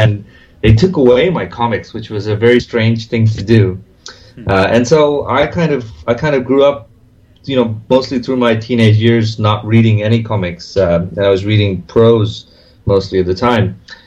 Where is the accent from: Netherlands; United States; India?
India; And because I grew up in India